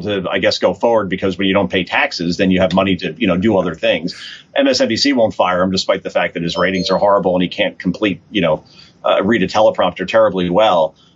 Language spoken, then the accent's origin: English; New York, United States; I know that growing up in New York